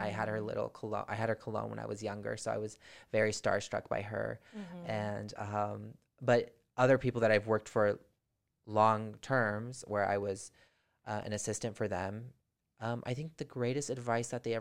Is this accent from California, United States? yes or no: yes; Santa Clarita, California, United States; now in Sherman Oaks, United States; I grew up in Santa Clarita, and then I moved to Sherman Oaks about 8-9 years ago, I think.